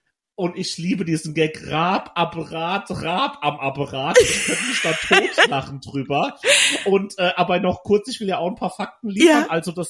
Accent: Hesse, Germany; relativ schnell kam ein Ort aus dem Vogelsberg, aus meiner Heimat.

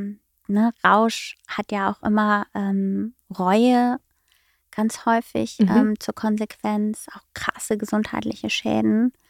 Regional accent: Baden-Württemberg, Germany; now in Berlin, Germany; vor 8 Jahren bin ich nach Berlin gekommen und habe so festgestellt, okay, ich komme ja aus Südbaden, bin mit Wein groß geworden

